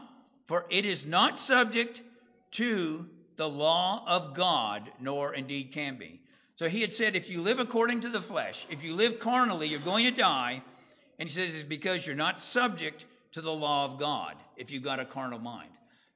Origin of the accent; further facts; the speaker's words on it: Texas, United States; I grew up around it in Texas. I never raised any cattle.